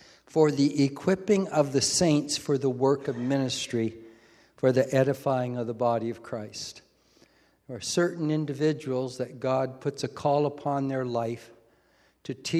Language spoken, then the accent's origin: English; Hamilton, Ontario, Canada; I remember as a boy, because I grew up in Hamilton